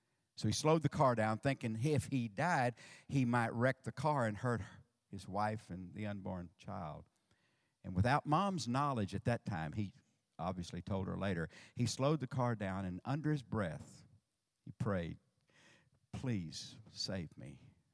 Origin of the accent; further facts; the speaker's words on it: Sour Lake, Texas, United States; I'm from Sour Lake, Texas. I know you're really excited to know where Sour Lake is. But it's really the home of Texaco.